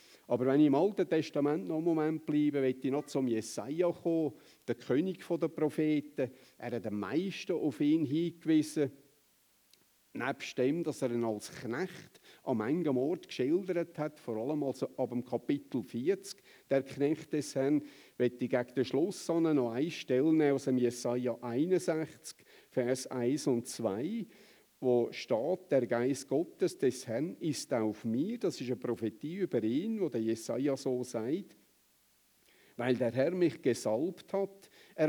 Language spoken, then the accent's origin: German; Switzerland; wenn wir jetzt als Schweizer Karamellzeltchen nach Deutschland bringen